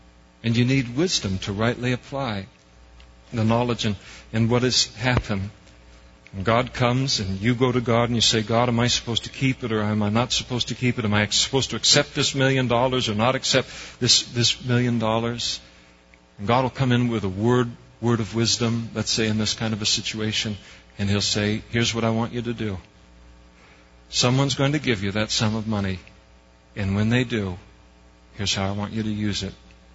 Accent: Napa, California, United States; which is the equivalent of McHenry Avenue in Napa, which is my hometown.

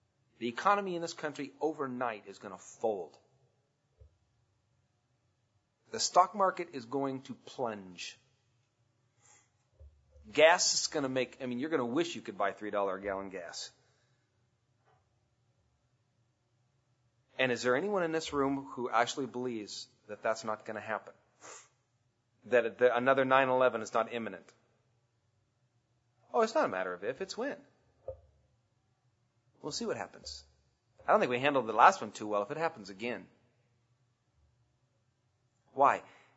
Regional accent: United States; I can't speak for the other nations. I'm an American, so, you know, that makes me part of what's going on here.

